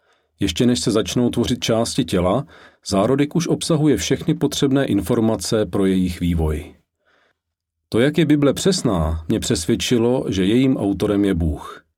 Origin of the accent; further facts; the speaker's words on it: Taiwan; Narodil jsem se v roce 1966 na Tchajwanu a tam jsem i vyrůstal. Náboženství mých rodičů vycházelo jak z taoismu, tak z buddhismu.